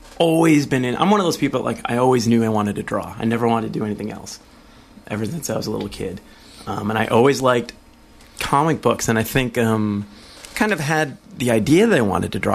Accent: Massachusetts, United States; I grew up in Massachusetts, southern Massachusetts, and went to school in Boston.

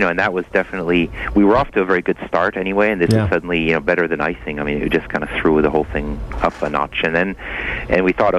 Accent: France; moved away as an adult; now in United States; I grew up in France, so I was you know, you could say I was born and raised with a different kind of comics than the American superheroes.

